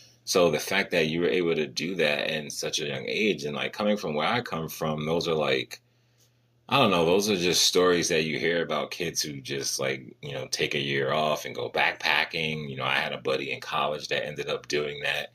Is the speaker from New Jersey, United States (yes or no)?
yes; New Jersey, United States; moved away; I mean, you know me, like I'm originally from Jersey. I moved 3,000 miles away from my family and close friends